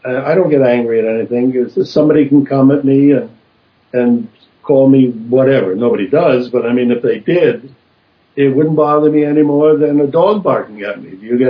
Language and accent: English; Texas, United States; Listen to somebody from, I'm from Texas.